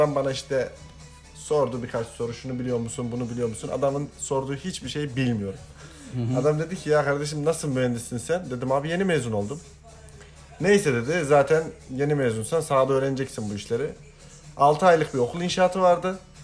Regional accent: Kırşehir, Turkey; Ben Kırşehirliyim. Kırşehir'e taşınmıştı ailem. Kırşehir'de ailemle oturuyorum

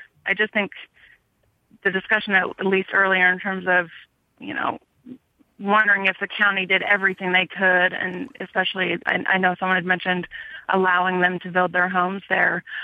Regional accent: Washington, United States; I'm from Washington State, but from the east side, and it's very different. And actually, when I was growing up, wildfires and were the issue.

